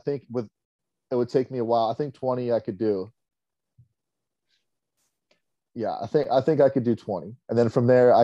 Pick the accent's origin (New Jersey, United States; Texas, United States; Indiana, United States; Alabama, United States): New Jersey, United States; So I'm from New Jersey, born and raised, man.